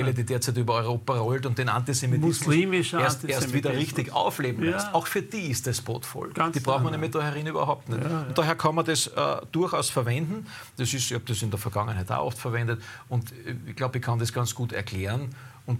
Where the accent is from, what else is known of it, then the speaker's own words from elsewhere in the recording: Styria, Austria; weil es bei uns in der Südsteiermark gerade den 88er Semmling verbieten wollen, einen der berühmtesten und besten Weine, die wir dort haben